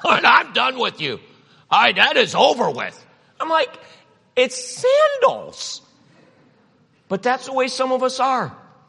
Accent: Cleveland, Ohio, United States; I grew up in Cleveland. I'm like, you know what you did when you heard bullets? You ducked.

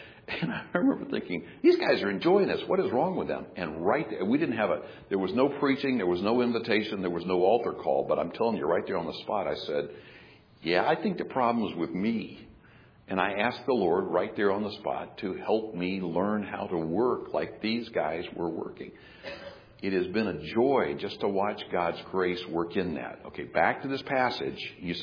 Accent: Pensacola, Florida, United States; Look, I grew up in Pensacola, Florida. I grew up on the beach.

